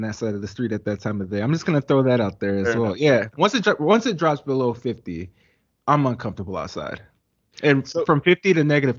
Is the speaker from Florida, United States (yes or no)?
no; St. Louis, Missouri, United States; moved away; also born or lived in Hawaii / South Carolina; I was born in Hawaii. We lived in South Carolina, so I didn't move to St. Louis until I was 11